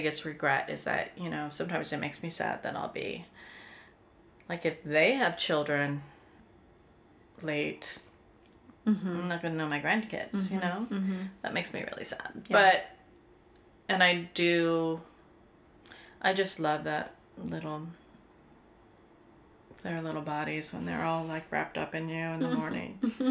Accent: Twin Cities, Minnesota, United States; I grew up in the Twin Cities, but it's more like Westchester, it's houses and yards

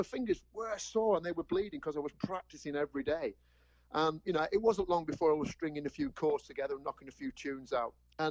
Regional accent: Ribble Valley, North West England, United Kingdom; also born or lived in Cheshire; I was born in the lovely county of Cheshire. And that's where I'm living now. I moved from Cheshire with my parents in 1967 up to the Ribble Valley, which is in Lancashire

